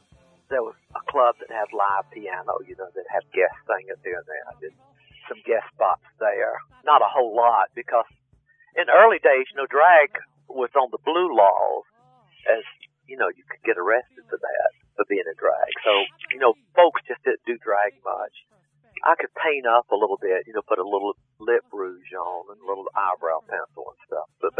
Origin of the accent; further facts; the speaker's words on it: Savannah, Georgia, United States; Grew up in Savannah, Georgia, land of the oleanders and the wisteria and the Spanish moss.